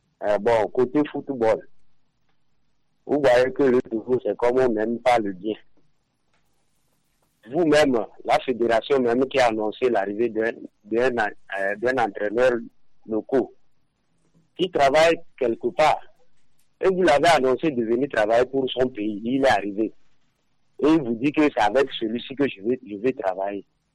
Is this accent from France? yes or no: no; Plateaux, Togo; Même chez moi, à la Kébou, après les élections, il faut se renseigner ce qui s'est passé là-bas.